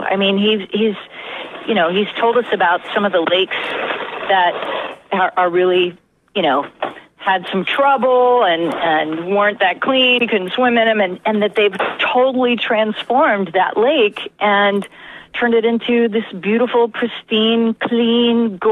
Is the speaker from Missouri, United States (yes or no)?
no; Florida, United States; I've got some friends from my hometown in Florida who are going to try to make it out and who live in the area now.